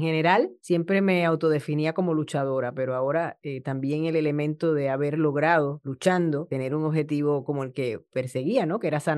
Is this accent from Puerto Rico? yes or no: yes; Añasco, Puerto Rico; yo no soy de San Juan, yo soy de un pueblo que se llama Añasco del área oeste